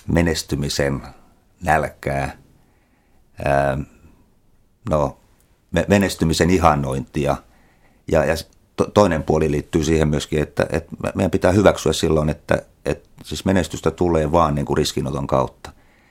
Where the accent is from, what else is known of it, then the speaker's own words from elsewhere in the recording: South Ostrobothnia, Finland; no mä olen itse eteläpohjalainen